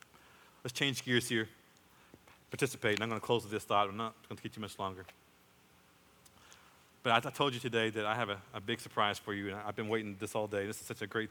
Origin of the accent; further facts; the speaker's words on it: Muskogee, Oklahoma, United States; And many of you don't know this, but I was raised in Muskogee, Oklahoma.